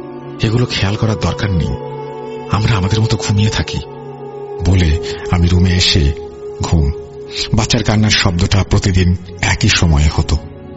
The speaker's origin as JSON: {"language": "Bangla", "town": "Dhaka", "region": "Dhaka Division", "country": "Bangladesh", "tie": "born or raised there", "said": "ছোটবেলা থেকে ঢাকাতেই থাকি, ঢাকাতে আমাদের নিজেদের বাড়ি নেই। আমরা ঢাকার শ্যামলি এলাকায় একটি বাসা ভাড়া নিয়ে থাকতাম"}